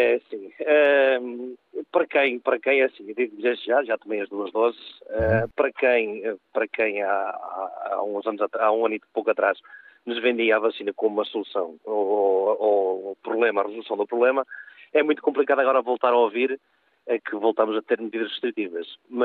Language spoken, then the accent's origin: Portuguese; Portugal; Não se cansa só nós como portugueses